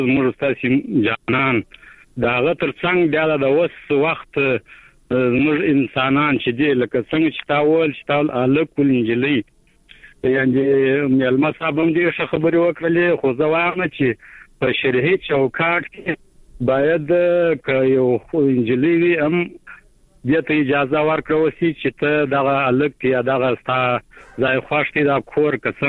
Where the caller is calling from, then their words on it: Kandahar, Afghanistan; ما د شایسته کندار څخه د ټلیفون په کرښه